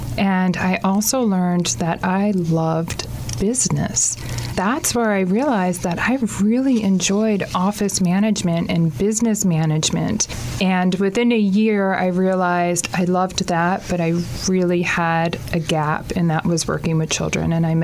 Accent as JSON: {"language": "English", "region": "New Jersey", "country": "United States", "tie": "born or raised there", "also_born_or_lived": "Howard Beach, Queens", "said": "I was born in Howard Beach, Queens, and in about middle school, I moved out to Monmouth County, New Jersey."}